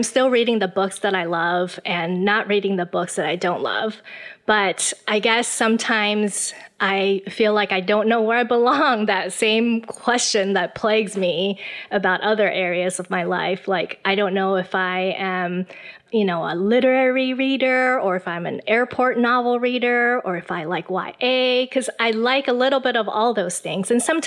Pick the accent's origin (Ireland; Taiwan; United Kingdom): Taiwan; also born or lived in United States; I was born and raised in Taiwan. I spent most of my life here. But I did go to America for college. I went to Wheaton College in Illinois.